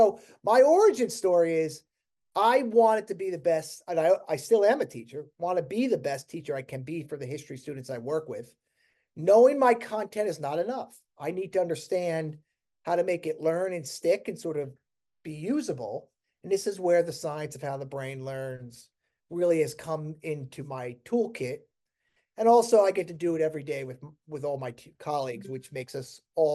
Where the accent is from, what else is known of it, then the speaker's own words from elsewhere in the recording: New York, United States; I grew up outside New York City, of a family with no teachers.